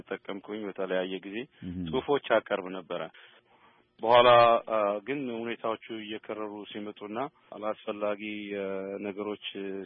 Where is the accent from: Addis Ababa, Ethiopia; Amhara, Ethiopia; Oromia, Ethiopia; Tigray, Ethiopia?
Addis Ababa, Ethiopia; moved away as an adult; now in United States; ተወልጄ ያደግኩት የድሮ አሮጌ ቄራ የሚባለው አካባቢ ነው።